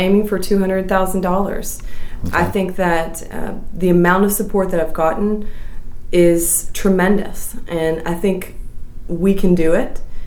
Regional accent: Lexington, Kentucky, United States; now in Louisville, United States; I grew up in Lexington. I came here for undergrad. Actually came here to go to U of L

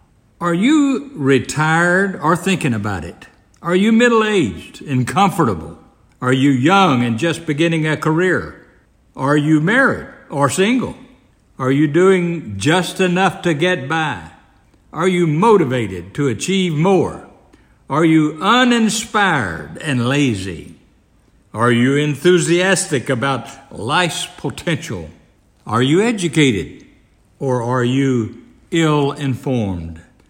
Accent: Arkansas, United States; moved away as an adult; I grew up in Arkansas and left public school after the ninth grade. At age 22, I went to work for a life insurance company in Oklahoma as an agent.

